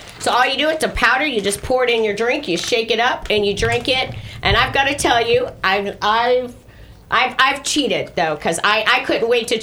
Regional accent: Tampa, Florida, United States; born there; I was born in Tampa Bay, St. Anthony's Hospital.

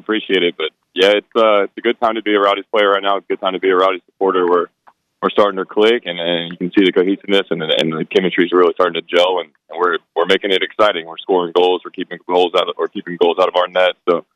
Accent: Raleigh, North Carolina, United States; Yeah, so I grew up in Raleigh, North Carolina. I've been playing soccer since I was about 4 years old.

